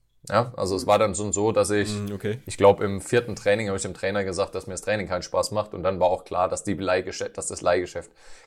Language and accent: German; Odenwald, Germany; denn ich komme aus dem Odenwald, aus einem 600-Seelendörfchen. Und da ist es nur grün außenrum.